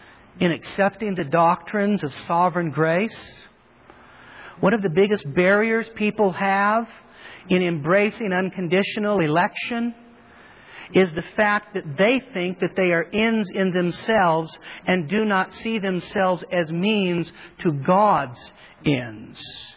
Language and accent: English; Marysville, California, United States; born there; I was born in Marysville, California.